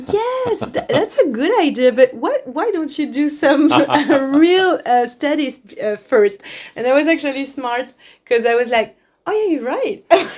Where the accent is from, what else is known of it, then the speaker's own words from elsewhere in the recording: Guadeloupe; I was born and raised in Guadeloupe, French West Indies, so that's in the Caribbean